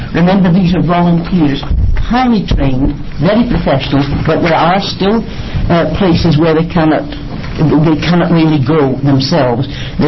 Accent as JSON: {"language": "English", "region": "Scotland", "country": "United Kingdom", "tie": "born or raised there", "said": "Well, I was brought up in Scotland"}